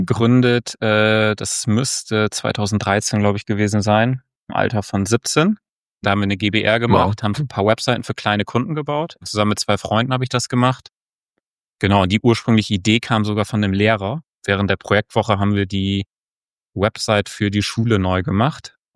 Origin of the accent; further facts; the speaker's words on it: Nordenham, Lower Saxony, Germany; ich bin 28. Ich komme aus Nordenham. Hier sitze ich auch gerade. Ist in der Nähe von Bremen und Niedersachsen.